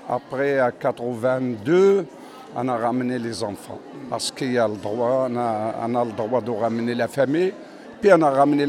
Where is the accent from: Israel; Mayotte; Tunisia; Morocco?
Morocco; now in France; Mais les gens qui sont passés à Casa, il y en a qui viennent par avion et nous, on est venu en France par bateau.